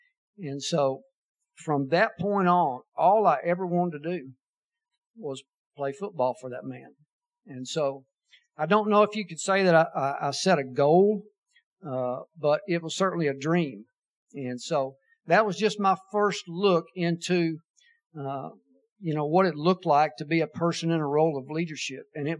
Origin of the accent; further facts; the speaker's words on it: Austin, Texas, United States; Okay, I grew up in Austin, Texas